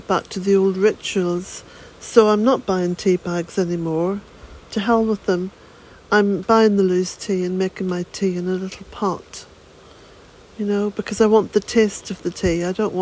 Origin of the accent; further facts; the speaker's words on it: Ireland; I'm an Irish woman. I'm a Celtic woman.